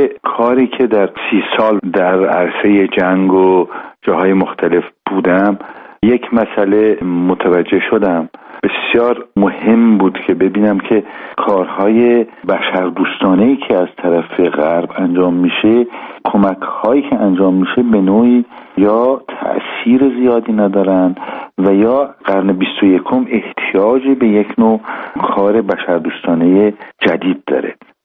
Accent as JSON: {"language": "Persian", "country": "Iran", "said": "اولا به عنوان یک ایرانی خودم"}